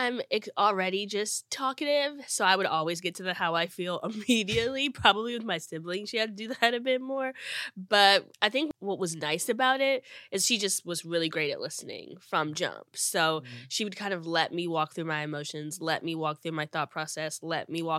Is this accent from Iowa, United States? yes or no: no; New Jersey, United States; also born or lived in Akron, Ohio; New Jersey. I lived there since I was 10. I'm originally from Akron, Ohio. I was born in the same hospital as LeBron James and Steph Curry.